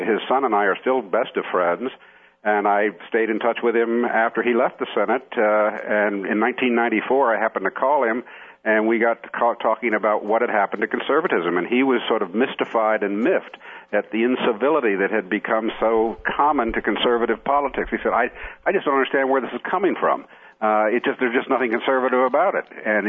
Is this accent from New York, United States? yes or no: no; Ohio, United States; No, I was from Ohio, but I came down there to school.